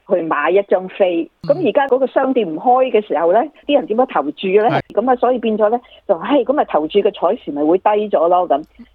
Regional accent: Australia; 我哋澳洲人喺英國買翻嚟

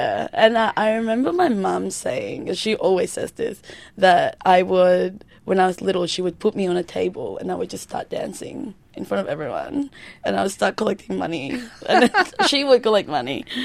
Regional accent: Philippines; now in Melbourne, Australia; growing up in the Philippines

